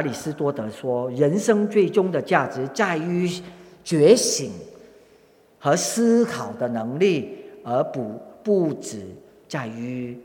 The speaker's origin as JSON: {"language": "Chinese", "country": "China", "said": "不像我们中国人客气话，你吃饭了没有啊？"}